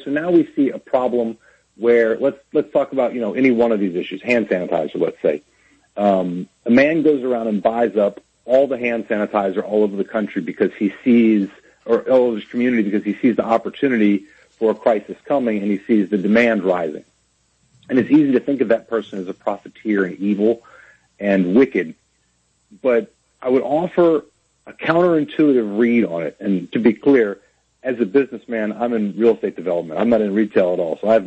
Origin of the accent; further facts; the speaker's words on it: Louisiana, United States; because I grew up in Louisiana, like all of us.